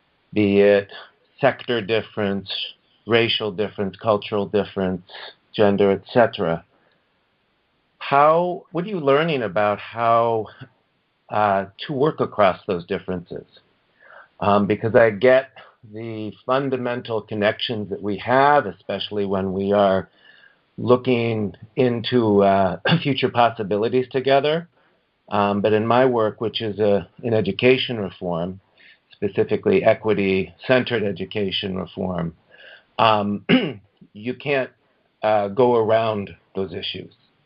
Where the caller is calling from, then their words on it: Oakland, California, United States; I'm calling from Oakland, California.